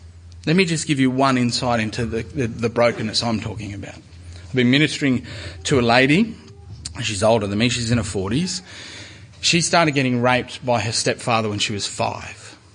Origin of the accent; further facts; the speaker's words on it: Moree, New South Wales, Australia; I come from Moree, a town that is, I mean, you have no idea.